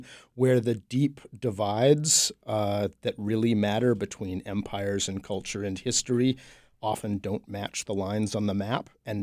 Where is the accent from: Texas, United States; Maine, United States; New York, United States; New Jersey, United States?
Maine, United States; Waterville; Well, you know, I grew up in Maine. I'm from Waterville and such